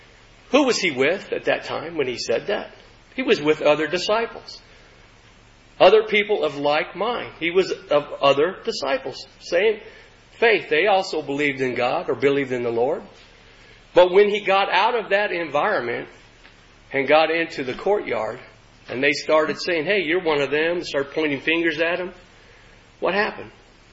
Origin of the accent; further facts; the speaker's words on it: Texas, United States; now in Prescott, United States; Let's say we're planning to go, my wife and I, we came from Texas. Let's say we're planning to go back to Texas